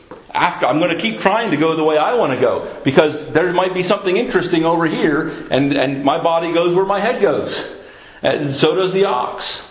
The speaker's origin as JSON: {"language": "English", "town": "Philadelphia", "region": "Pennsylvania", "country": "United States", "tie": "born or raised there", "said": "Because I grew up in Philadelphia. I grew up in a city. I was a city boy."}